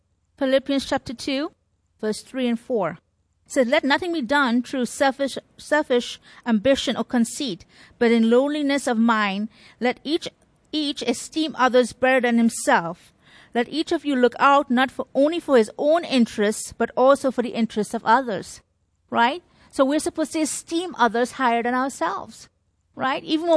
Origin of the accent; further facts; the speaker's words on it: Trinidad & Tobago; And I remember growing up in Trinidad